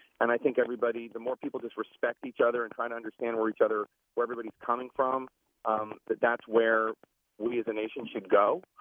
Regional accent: Philadelphia, Pennsylvania, United States; neither of them are things that I thought about as a kid growing up in Queen Village when I would go.

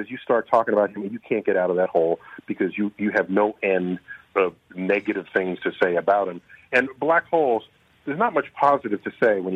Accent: New York City, New York, United States; born or raised there

